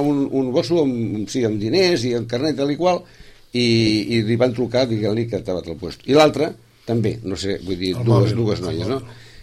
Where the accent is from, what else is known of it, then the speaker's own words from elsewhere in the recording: Sitges, Catalonia, Spain; Som de Sitges